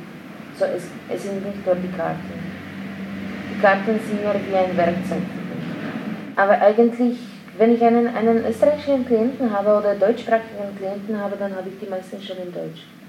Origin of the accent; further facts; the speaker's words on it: Slovakia; first language Slovak; German is a second language; Slowakisch. Ich bin Slowakin.